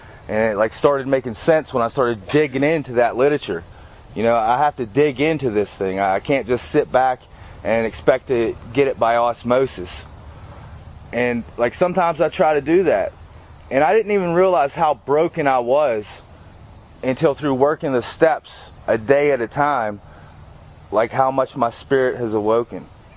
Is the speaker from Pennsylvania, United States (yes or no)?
yes; Pittsburgh, Pennsylvania, United States; also born or lived in Tennessee / Washington; I was born in Tennessee, I was raised in Pittsburgh, and I grew up in Washington, and I grew up in recovery.